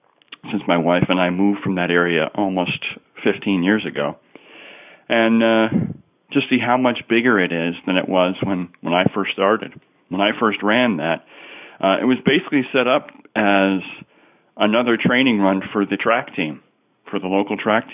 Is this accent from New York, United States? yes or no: yes; Cicero, New York, United States; it's up, pardon me, up around where I grew up in Cicero, New York, and it's called the Cicero Swamp Rat Run.